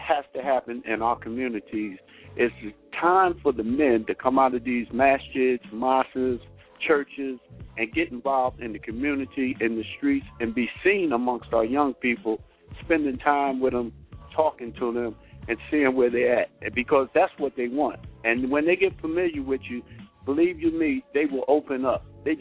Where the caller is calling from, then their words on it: New Jersey, United States; and my theme is how to put the neighbor back in the hood, and I'm calling from New Jersey.